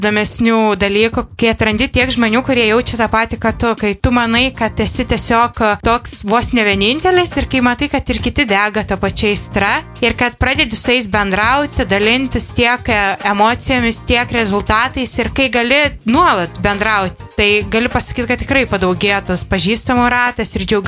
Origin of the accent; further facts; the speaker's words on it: Samogitia, Lithuania; aš labai myliu savo miestą, nors iš tikrųjų turiu prijautimą ir Kaunui, bet vis dėlto akcentuoju, kad esu žemaitė.